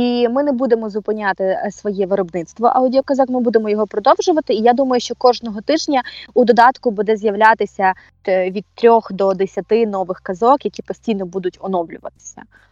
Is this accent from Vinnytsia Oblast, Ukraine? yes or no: yes; Vinnytsia Oblast, Ukraine; now in Kyiv, Ukraine; я росла на Вінниччині. І до переїзду в Київ, а в Київ я переїхала аж у 2014 році, російську мову я чула тільки з телевізора